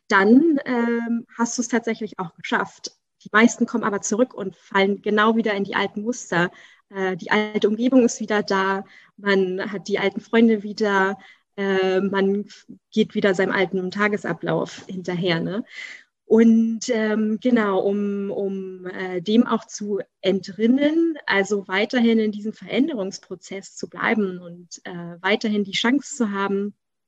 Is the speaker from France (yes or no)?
no; Berlin, Germany; Also ursprünglich bin ich eine der wenigen Ur-Berliner noch mit Eltern und Großeltern, alle aus Berlin.